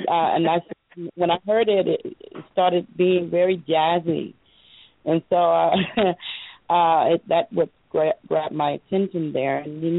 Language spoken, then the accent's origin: English; San Antonio, Texas, United States; San Antonio, Texas.